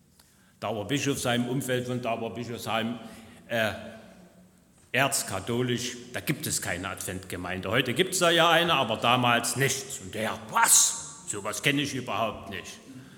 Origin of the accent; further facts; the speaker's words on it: East Germany, Germany; moved away as an adult; Ihr wisst ja von mir, ich komme aus Ostdeutschland.